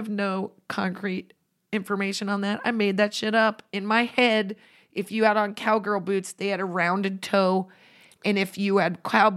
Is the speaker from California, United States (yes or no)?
no; Central City, Nebraska, United States; We grew up together in Central City, Nebraska.